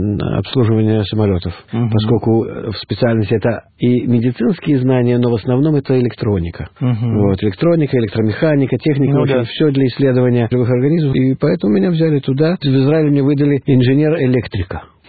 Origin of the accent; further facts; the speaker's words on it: Vitebsk, Vitebsk Region, Belarus; born there; Родился в Витебске, в обычной интеллигентной еврейской семье, врачей.